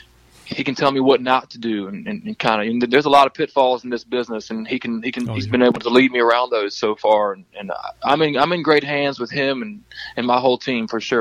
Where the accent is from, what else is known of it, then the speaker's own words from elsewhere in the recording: Salem, Virginia, United States; He's from about an hour away from where I am. I'm from Salem, and he's about an hour away from there, around the Lynchburg area.